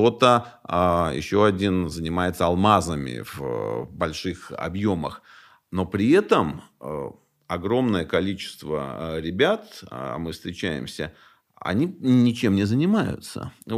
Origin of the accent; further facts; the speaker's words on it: Moscow, Russia; Я москвич, и мне достаточно сложно в жизни конкурировать со многими ребятами